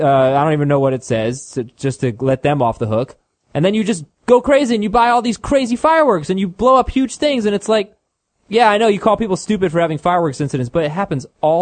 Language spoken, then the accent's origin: English; Florida, United States; No, I mean, look, we're from South Florida. This is where it happened.